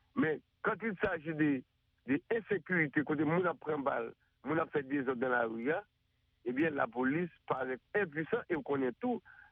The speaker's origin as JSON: {"language": "French", "country": "Haiti"}